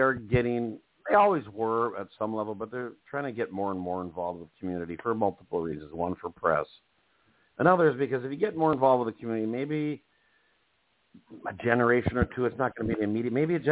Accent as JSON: {"language": "English", "region": "Minnesota", "country": "United States", "tie": "born or raised there", "said": "I remember when I grew up in Minnesota, your registration for your plates and stuff like that, you paid more if your car was newer."}